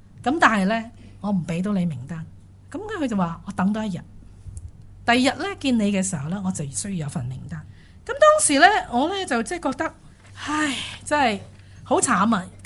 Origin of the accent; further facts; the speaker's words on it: China; 咁咧就我初初就以为咧，我应该可以咧系避免得过，因为咧我系中国人